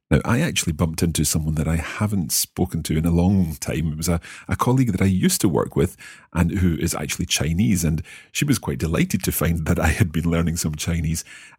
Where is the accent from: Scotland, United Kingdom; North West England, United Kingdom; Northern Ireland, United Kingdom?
Scotland, United Kingdom; And if I want to say I am from Scotland, in my case, 我从苏格兰来。